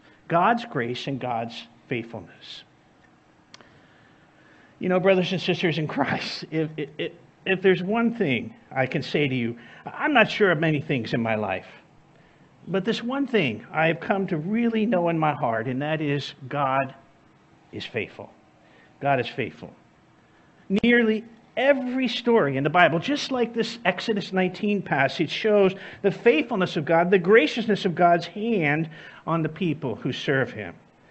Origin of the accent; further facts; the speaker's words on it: New Jersey, United States; I'm from New Jersey and grammar was never my first subject.